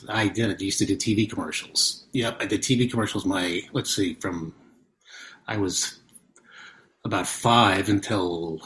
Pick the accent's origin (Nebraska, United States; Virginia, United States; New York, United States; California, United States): New York, United States; Long Island; there were actually people on my street, I'm not even joking, who had like 12 kids and 13 kids on where I grew up in Long Island.